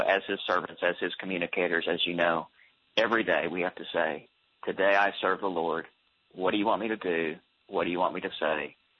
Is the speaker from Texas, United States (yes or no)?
yes; Texas, United States; also born or lived in Montgomery, Alabama; now in Tulsa, United States; I grew up in Texas, but moved to Alabama serving a church.